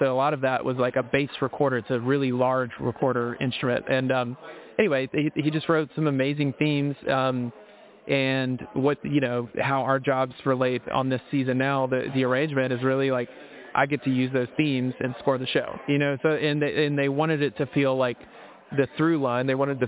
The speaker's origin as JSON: {"language": "English", "region": "Mississippi", "country": "United States", "said": "we would go to this flea market I'm from Mississippi. We go to the flea market there"}